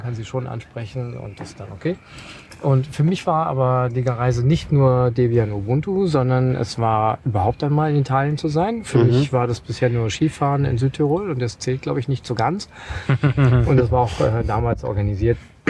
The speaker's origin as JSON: {"language": "German", "country": "Germany", "said": "ich komme aus Deutschland, da geht man zum Bahnhof und holt sich ein Ticket."}